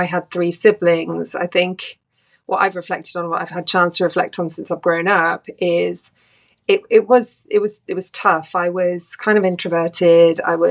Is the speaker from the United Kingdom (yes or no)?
yes; England, United Kingdom; So I grew up, I'm from England. I grew up as one of four siblings.